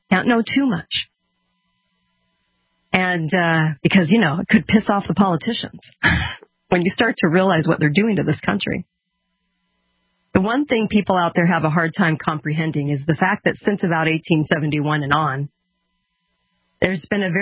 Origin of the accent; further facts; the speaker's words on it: California, United States; growing up in California on the beach in Orange County, I didn't really learn anything.